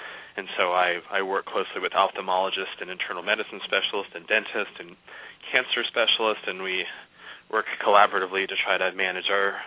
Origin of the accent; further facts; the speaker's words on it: East Coast, United States; now in Los Angeles, United States; or just people that I grew up on the East Coast primarily. I have always had this little fascination with celebrity culture, and then I moved